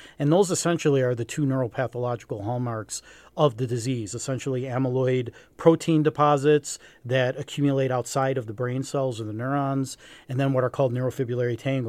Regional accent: Minnesota, United States; You know, I'm from Minnesota originally.

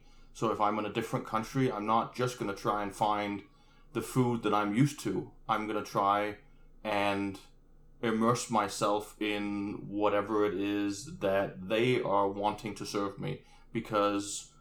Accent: Denmark; Well, I grew up in Denmark. My mom's American, my dad's Danish.

